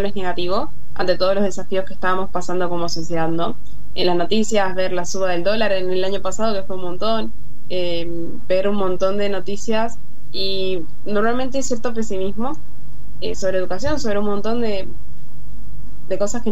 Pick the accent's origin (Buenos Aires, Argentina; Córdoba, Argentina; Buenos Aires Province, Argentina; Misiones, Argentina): Misiones, Argentina; Posadas; ahora tengo 18. Ya hace poquito cumplido. Y bueno, ahora soy de Posadas Misiones, vivo, estudio acá, nací acá.